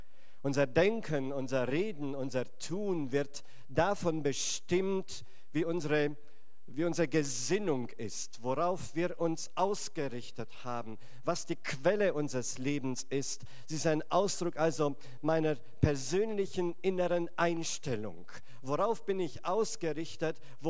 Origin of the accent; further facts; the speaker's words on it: Transylvania, Romania; now in Germany; Ursprünglich komme ich aus Rumänien, aus Siebenbürgen. Ich bin Siebenbürger Deutscher. Und wir sind nach der Wende nach Deutschland gekommen, haben uns dann im Schwarzwald angesiedelt